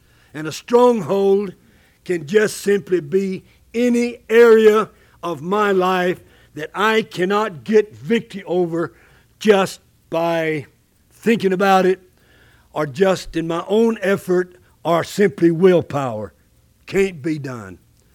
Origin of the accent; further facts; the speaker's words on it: Frisco, Texas, United States; I used to get up there and tell them … from Frisco, Texas, and I'm 79 years young.